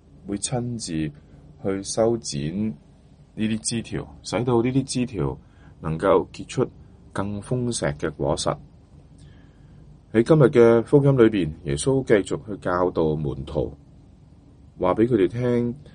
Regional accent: Guangdong, China; 我们广东人说人生不如意事十常八九

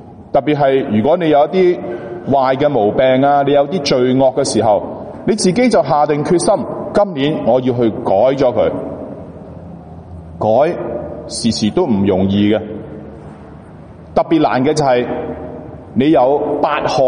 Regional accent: Guangdong, China; 即系我哋广东人呢鍾意讲嘅说话。

